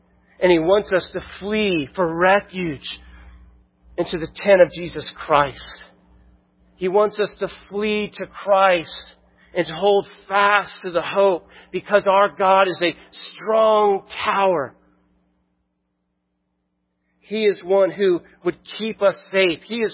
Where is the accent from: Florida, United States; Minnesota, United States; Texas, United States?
Florida, United States; I grew up in Florida and did a lot of fishing, and we'd often go to the flats near the Skyway and Fort DeSoto